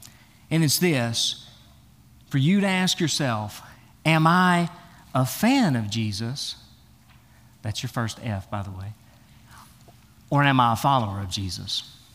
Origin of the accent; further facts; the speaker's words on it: Tennessee, United States; But I'm from Tennessee.